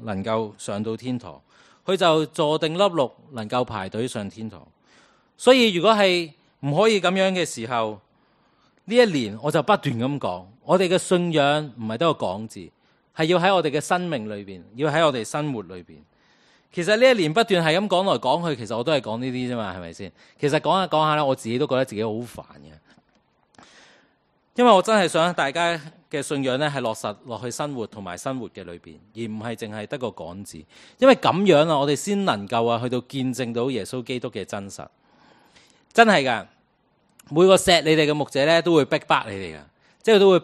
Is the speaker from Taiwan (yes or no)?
no; China; 正如我们中国人有句说话是什么，身体发肤受之父母嘛